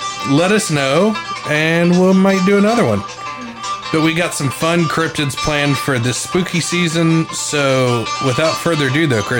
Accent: West Virginia, United States; I'm from West Virginia, so I can fucking say that a little bit.

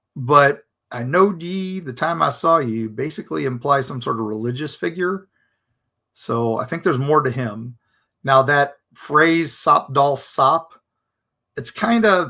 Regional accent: West Virginia, United States; Growing up in West Virginia, my grandmother used to call cat's paws dolls

